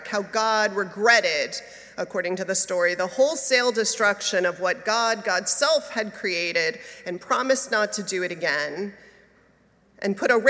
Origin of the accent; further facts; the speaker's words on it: New York City, New York, United States; Growing up in the Unitarian Church of All Souls in New York City, the senior minister was Forrest Church.